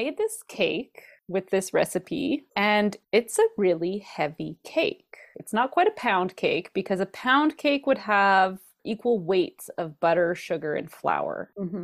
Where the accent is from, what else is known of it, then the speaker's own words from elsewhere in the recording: Australia; I happen to have this great cookbook from Australia, from my mom, because you know as I am from Australia.